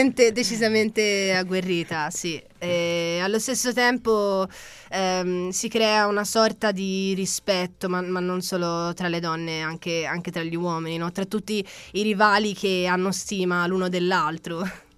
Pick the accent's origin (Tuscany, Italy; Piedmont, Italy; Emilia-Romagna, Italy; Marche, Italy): Tuscany, Italy; Arezzo; io sono un pochinino senese d'adozione, dai, diciamo la verità. Cioè, so d'Arezzo, come si suol dire, però sono un pochinino senese d'adozione.